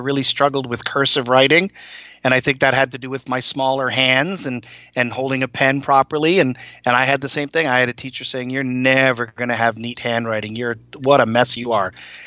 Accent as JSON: {"language": "English", "town": "Toronto", "region": "Ontario", "country": "Canada", "tie": "born there", "also_born_or_lived": "Minnesota / Hong Kong", "moved": "as an adult", "said": "I was born in Toronto, up in Canada, lived there until I got married in 95."}